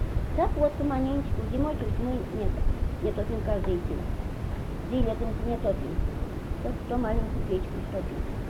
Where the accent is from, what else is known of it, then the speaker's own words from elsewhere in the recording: Moscow, Russia; А я из Москвы вот в 50-м году приехала.